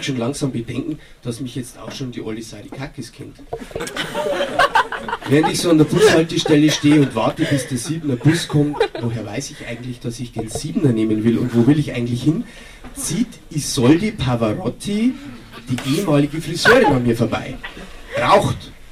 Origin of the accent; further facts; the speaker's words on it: Regensburg, Bavaria, Germany; Also ich komme aus Regensburg, da gibt es auch einen Slam, übrigens auch nächste Woche.